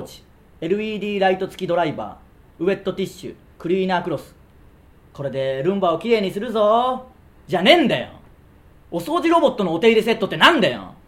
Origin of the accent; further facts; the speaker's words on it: Tsuyama, Okayama, Japan; 僕らの出身地ある岡山県津山市